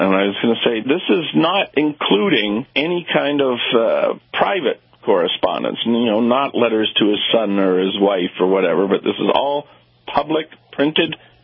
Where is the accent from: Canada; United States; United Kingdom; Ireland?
Canada; I'm not an American. I'm a Canadian, so my opinion really doesn't count.